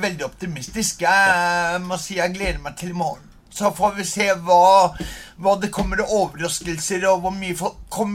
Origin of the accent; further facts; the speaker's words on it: Oslo, Norway; now in Kristiansand, Norway; Jeg kom jo til Kristiansand, og da var jeg kom jo egentlig fra Oslo, etter Oslo, typ. Min far fikk jo seg god jobb her i byen